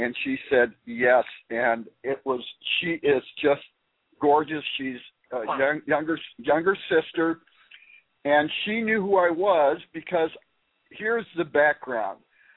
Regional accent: Minnesota, United States; I introduced, I said … … from Minnesota.

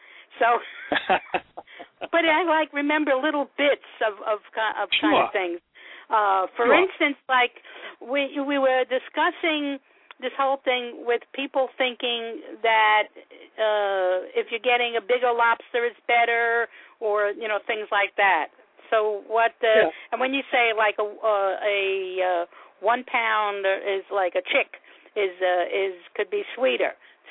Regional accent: New York, United States; accent: New York; As opposed to my New York accent saying Boston, you know what I mean?

